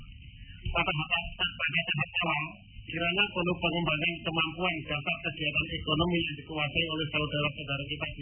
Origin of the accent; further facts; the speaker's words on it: Pacitan, East Java, Indonesia; sebagai warga Bantaknya yang berasal dari Pasitan